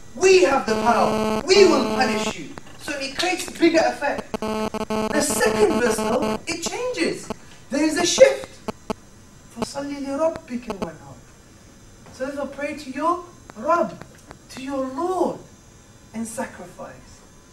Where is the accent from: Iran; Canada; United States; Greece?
Greece; I come from Greece. My parents are Greek, by the way. I look Pakistani. but I'm thoroughly Greek, okay?